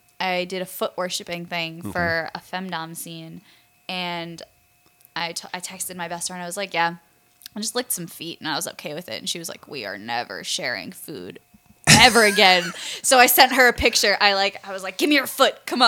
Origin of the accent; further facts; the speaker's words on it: New York, United States; now in California, United States; I'm from New York. I pretty much picked up and left, and now I'm in California.